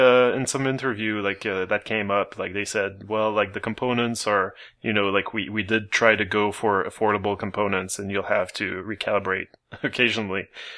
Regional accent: Canada; As a Canadian, I was not really, you know, interested by all the video options anyway.

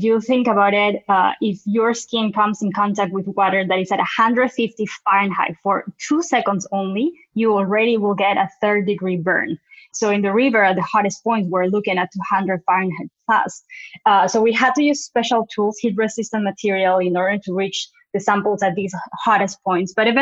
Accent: Peru; now in United States; I am originally from Peru, but I've been in the U.S. for a few years.

